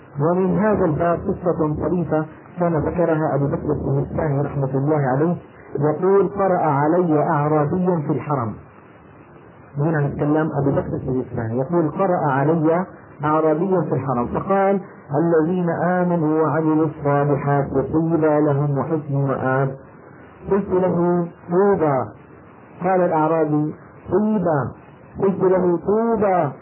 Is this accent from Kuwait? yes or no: no; Damascus, Damascus Governorate, Syria; يعني هلا مثلا أنا دمشقي شامي